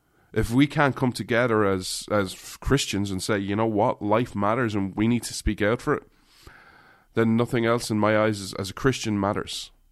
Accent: Ireland; And I start talking, and my accent sticks out. My accent sticks out everywhere. And like, did you come from Ireland? Like, absolutely, I came here for the day.

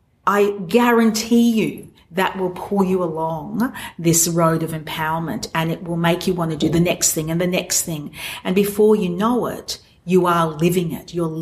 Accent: Australia; We love living here, growing up in Australia, and I, you know, you've got the beach right on out. I live near the beach, on the beach.

